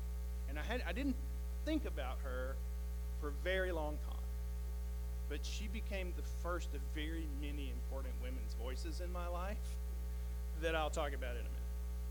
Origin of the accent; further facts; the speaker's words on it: College Park, Georgia, United States; also born or lived in East Point, United States; I mean, I grew up, I was born in East Point, went to elementary school through high school in College Park.